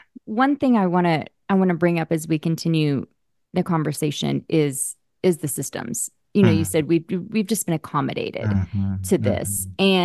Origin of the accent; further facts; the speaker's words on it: Oklahoma, United States; And and I come from a little place, I grew up in Oklahoma, where each of my grandparents, they married one another and they met because their family farms were next to each other.